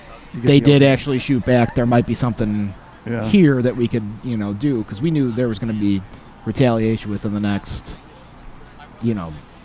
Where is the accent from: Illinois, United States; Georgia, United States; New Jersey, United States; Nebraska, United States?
Illinois, United States; Grew up in the Beverly neighborhood, St. Barnabas Parish.